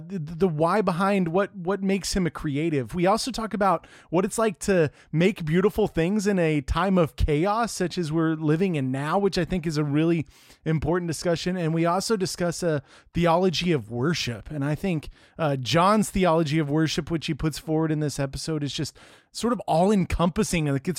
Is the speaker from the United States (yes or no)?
yes; Texas, United States; I came from Texas to Wheaton and you went from Wheaton to Texas.